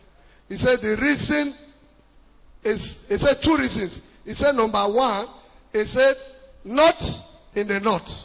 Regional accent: Nasarawa, Nigeria; I come from the north. I come from Nasarawa State.

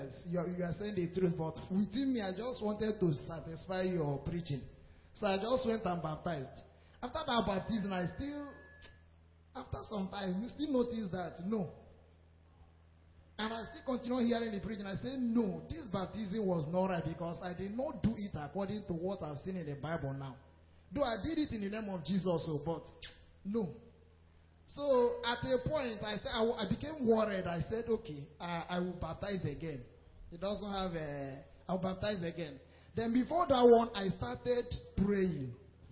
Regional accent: Abia, Nigeria; I'm from Abia State.

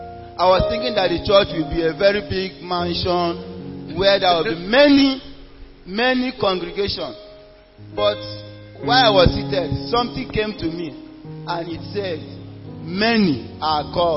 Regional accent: Ebonyi, Nigeria; also born or lived in Adamawa State; I'm from Ebonyi State.

